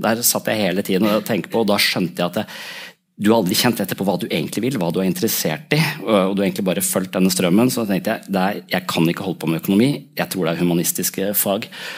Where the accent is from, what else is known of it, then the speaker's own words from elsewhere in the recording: Tønsberg, Vestfold, Norway; Jeg vokste opp I Tønsberg, det litt sånn overfladisk sted egentlig.